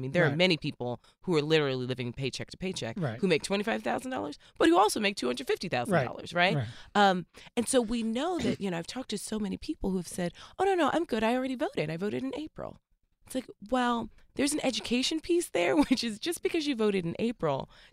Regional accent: United States; because I'm Black American, I know the sacrifices that have, you know, occurred in this country.

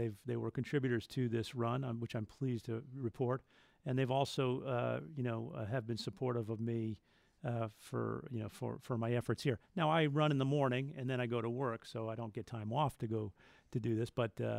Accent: Madison, Connecticut, United States; I grew up in Madison, Connecticut.

